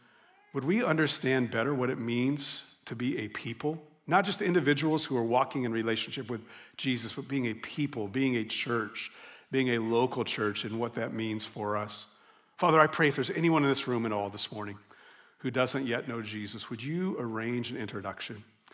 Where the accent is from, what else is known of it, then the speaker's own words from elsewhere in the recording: New Mexico, United States; this beautiful landscape oil painting that's been passed down in my family of my home state, a New Mexico landscape.